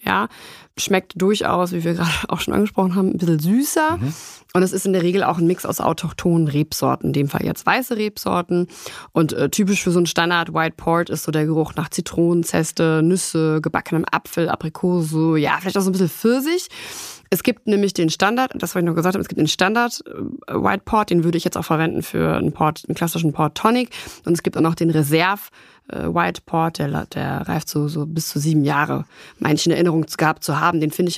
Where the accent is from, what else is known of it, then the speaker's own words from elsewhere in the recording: Rhineland, Germany; ich komme ja aus dem Rheinland, ne? Sind die Katholiken stark vertreten.